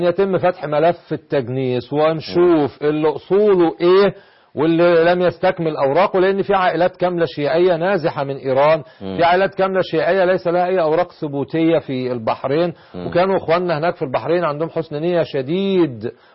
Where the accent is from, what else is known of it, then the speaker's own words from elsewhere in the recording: Egypt; زي عندنا في مصر. لان المصري ممكن لا يلتفت ابدا الى الشيعة في هذه المرحلة